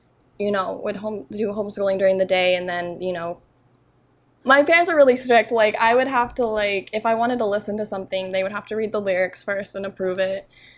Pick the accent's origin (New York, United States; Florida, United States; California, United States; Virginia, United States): Florida, United States; I grew up in Central Florida, and when I was younger, my family went to a First Assembly church.